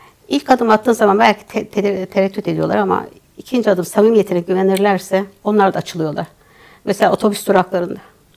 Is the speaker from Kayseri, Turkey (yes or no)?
no; Elmalı, Antalya, Turkey; ben Antalya'nın Elmalı ilçesinde doğdum, büyüdüm.